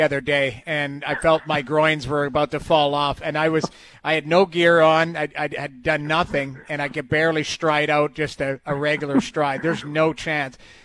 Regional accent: Edmonton, Alberta, Canada; I honestly, like, no joke, I grew up in Edmonton.

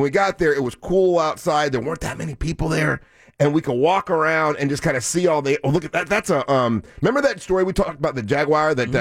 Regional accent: Orlando, Florida, United States; I'm from Orlando, Florida. I'm used to hot.

